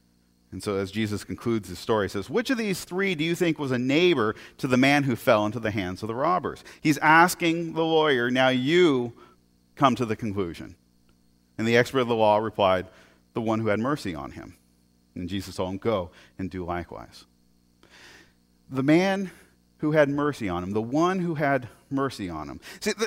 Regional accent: Portland, Oregon, United States; If you're not aware, I was born and raised in Portland, which of course that makes me a weirdo.

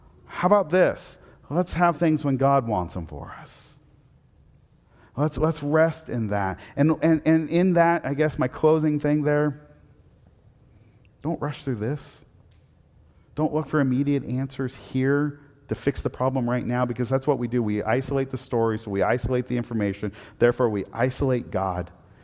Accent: Portland, Oregon, United States; I grew up in Portland, right? I grew up in a 24/7 town into a town that closes at, you know, 6.

